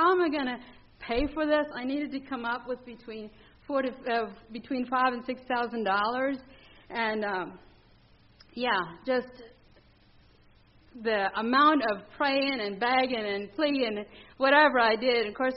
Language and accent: English; Belize; I grew up in Belize, Central America, in a very conservative Mennonite colony.